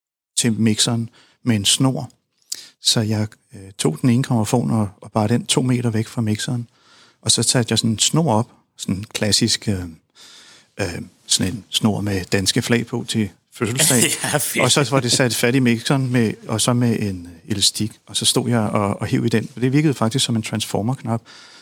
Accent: Skovlunde, Capital Region of Denmark, Denmark; Jeg er vokset op i Skovlunde, som ligger uden for København.

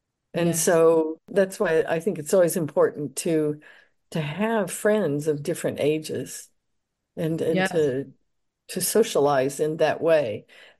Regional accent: United States; I grew up in the United States, so I can speak for that. But my parents were not from the United States

